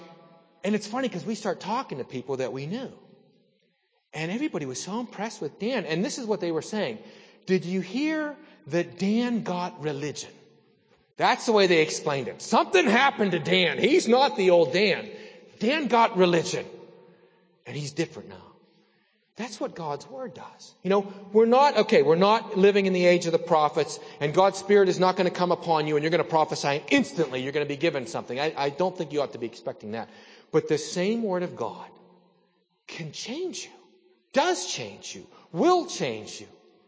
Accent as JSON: {"language": "English", "region": "Salzburg", "country": "Austria", "tie": "born or raised there", "said": "When I was a kid growing up in Salzburg, my good buddies, you know, I was a member of the Lutheran church. My family was part of the Lutheran church."}